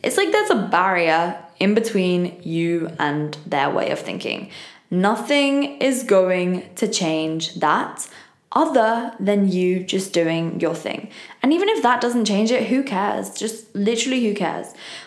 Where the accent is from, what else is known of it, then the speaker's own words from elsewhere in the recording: England, United Kingdom; And look, I don't know about you, but as an English girl, I have always been a big fan of Harry Potter.